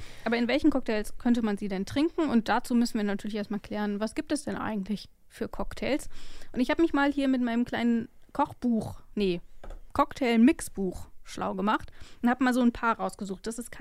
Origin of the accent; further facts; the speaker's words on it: West Germany, Germany; Na gut, ich komme aus dem Westen